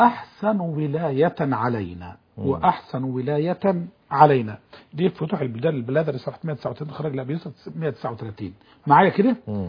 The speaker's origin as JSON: {"language": "Arabic", "country": "Egypt"}